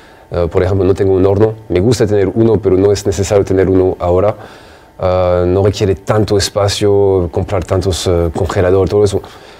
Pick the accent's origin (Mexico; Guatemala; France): France; como francés, todos allá comemos crepe casi constantemente.